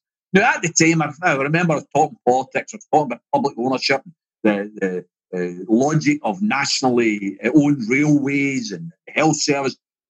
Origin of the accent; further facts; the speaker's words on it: Glasgow, Scotland, United Kingdom; I come from Pollock in Glasgow.